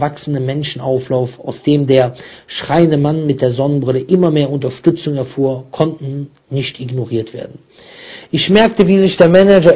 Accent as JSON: {"language": "German", "country": "Turkey", "said": "Ein Verkäufer, ich bin Türke."}